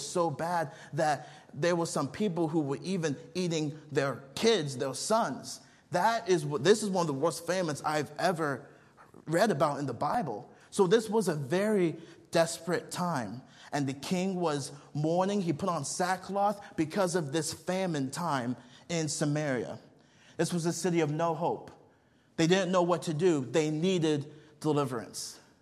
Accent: Nigeria; I grew up on the mission field. I grew up in Nigeria. I spent 13 years there.

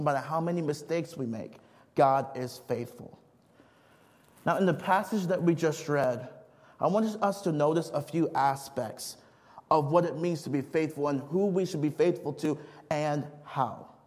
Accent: Minnesota, United States; As some of you probably know, I grew up in Minnesota, and I am a diehard Minnesota sports fan.

